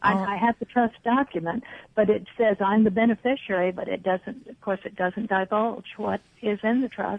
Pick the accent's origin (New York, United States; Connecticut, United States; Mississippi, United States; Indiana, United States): Mississippi, United States; also born or lived in Virginia; We were living in Virginia. I'm originally from Mississippi